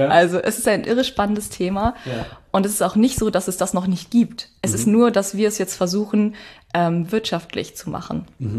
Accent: Northern Germany, Germany; Also ich als Norddeutsche kenne so ein bisschen Schnee, ja, aber nicht so viel wie das da in Akureyri.

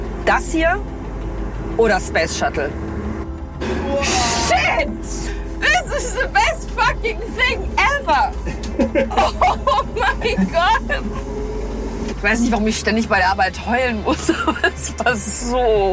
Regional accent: Paderborn, North Rhine-Westphalia, Germany; Ich sitze gerade in meinem Wohnzimmer in Paderborn, meiner Heimatstadt, wo ich wieder lebe seit einigen Monaten.

